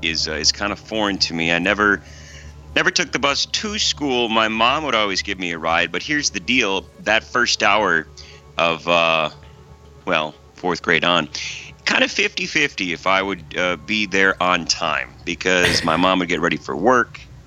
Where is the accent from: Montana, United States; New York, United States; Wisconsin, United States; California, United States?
Wisconsin, United States; We're both from Wisconsin. You moved away kind of on purpose.